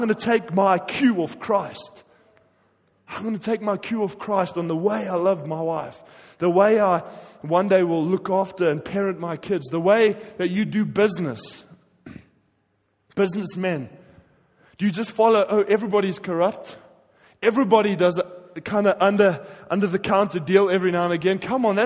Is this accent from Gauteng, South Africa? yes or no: yes; Pretoria, Gauteng, South Africa; born there; I was born in Pretoria. I support the Blue Bulls, which is very heavenly. And I like my red meat. I live off red meat. And I'm a South African. I love the bush.